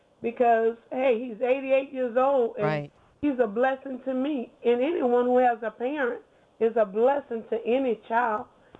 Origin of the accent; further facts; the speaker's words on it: Ville Platte, Louisiana, United States; My mother's family is from Lake Charles, but I'm originally from Ville Platte, and my parents still live in Ville Platte.